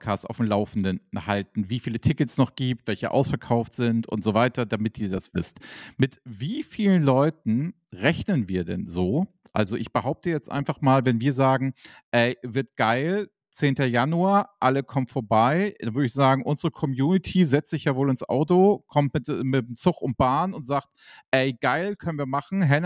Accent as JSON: {"language": "German", "region": "Hamburg", "country": "Germany", "said": "ich als Hamburger fahr da raus"}